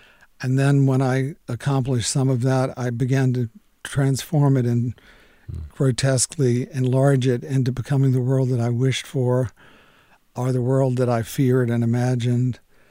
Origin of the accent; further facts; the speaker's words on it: North Carolina, United States; I was from Edgecombe County, where there had never been an applicant for a conscientious objector